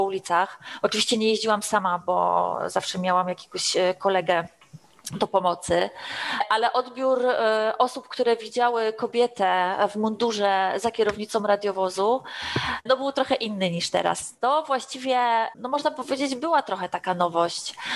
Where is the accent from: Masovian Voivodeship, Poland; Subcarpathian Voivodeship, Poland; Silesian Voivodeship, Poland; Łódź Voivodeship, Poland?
Łódź Voivodeship, Poland; Łódź; patrolowałam ulice mojego miasta Łodzi, bo tutaj pracuję, tutaj zaczynałam pracę, tutaj mieszkam, tu się urodziłam i na razie się nigdzie nie wybieram.